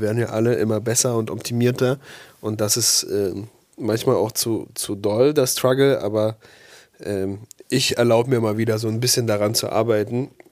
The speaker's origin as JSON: {"language": "German", "region": "Siberia", "country": "Russia", "said": "Nein, ich komme aus Sibirien und da ist das so ein Ding mit den Jahren und der Bezeichnung, der tierische Bezeichnung der Jahre."}